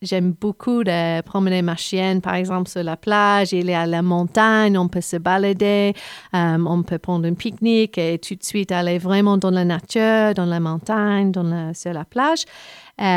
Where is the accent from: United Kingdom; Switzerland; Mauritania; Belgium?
United Kingdom; England; French is a second language; now in France; moi, parce que je suis anglaise, quand je suis arrivée, je ne parlais pas du tout la langue.